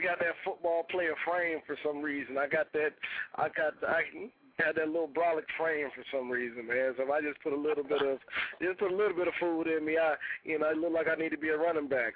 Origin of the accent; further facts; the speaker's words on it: Florida, United States; because I'm from the South, I'm from Florida.